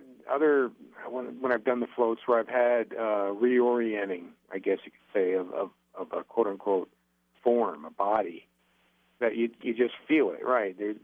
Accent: Northeast, United States; And I say draw, and I don't say drawer because I'm from Northeast, and I've been told that.

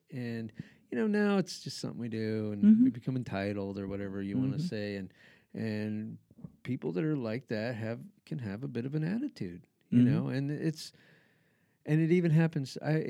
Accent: Albuquerque, New Mexico, United States; I grew up in Albuquerque

